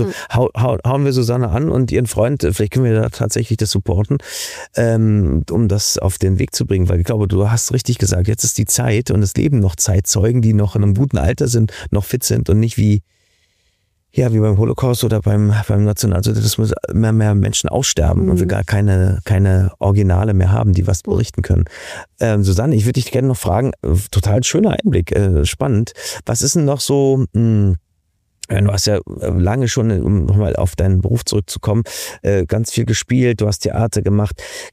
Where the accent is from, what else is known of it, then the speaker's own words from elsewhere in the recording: West Berlin, Berlin, Germany; ich bin in West-Berlin aufgewachsen, ich meine, für mich war Berlin-West immer wie so eine Insel, ne?